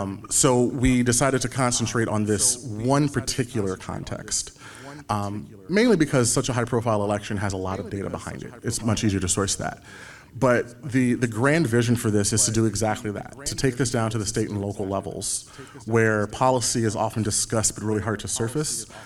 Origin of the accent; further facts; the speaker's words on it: Illinois, United States; I'm from Illinois. I just now, for the first time, have had a second Secretary of State.